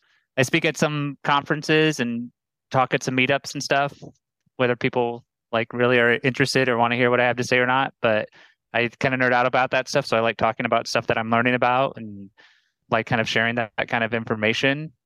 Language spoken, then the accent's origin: English; Omaha, Nebraska, United States; also born or lived in Boulder, Colorado; Omaha, Nebraska. Oh. 29 years, born and raised. Moved out to Colorado, Boulder, Colorado, represent for 7 years.